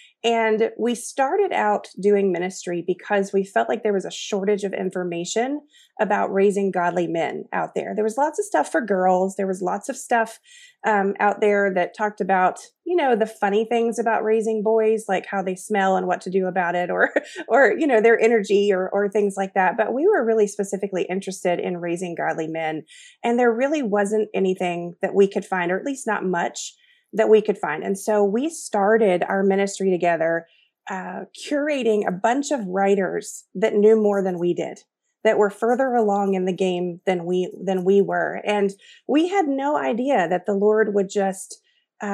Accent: Virginia, United States; So my husband and I were raised in the New River Valley.

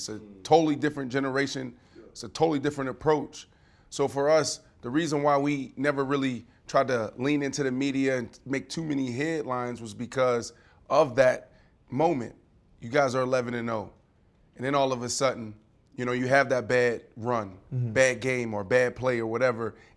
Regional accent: Pittsburgh, Pennsylvania, United States; When they start playing bad, I'm from Pittsburgh. I'm riding with y'all.

